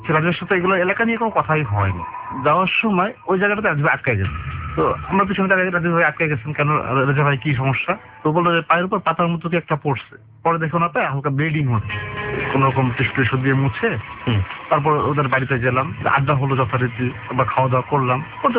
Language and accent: Bangla; Khulna, Khulna Division, Bangladesh; আমার গ্রামের বাড়ি খুলনাতে